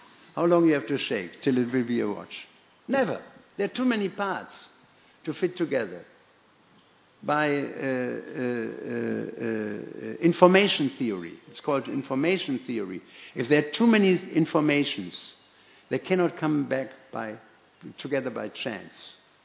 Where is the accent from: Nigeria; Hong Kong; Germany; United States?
Germany; And I'm coming from Germany, not being biased, the Mercedes sounded better.